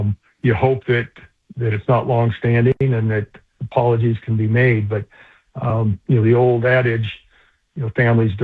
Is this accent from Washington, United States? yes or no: yes; Washington, United States; also born or lived in Oregon; I was born in Oregon and raised in Washington, so I've got a lot of roots in the Pac-12.